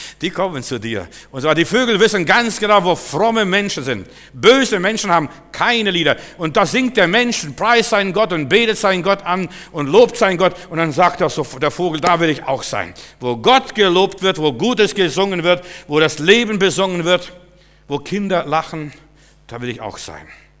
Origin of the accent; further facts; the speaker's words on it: Klaipėda, Klaipėda County, Lithuania; Es ist was ganz Interessantes bei uns zu Hause in Litauen, Memel, wo ich herkomme.